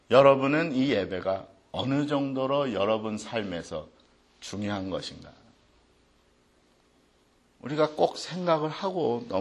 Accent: South Korea; 우리는 한국 사람들이라서 제가 뭐 많이 설명 안 해도 잘 알아들을 것 같은데

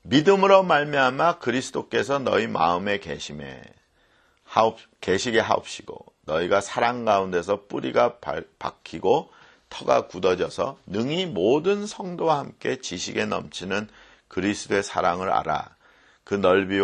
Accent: South Korea; 나는 한국인인데, 뭐야 나는?

